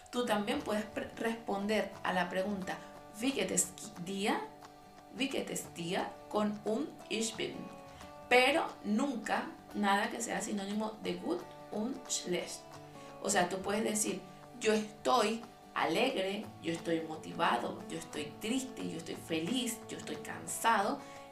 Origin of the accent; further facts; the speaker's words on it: Venezuela; yo soy venezolana y cuando en mi país yo veía a alguien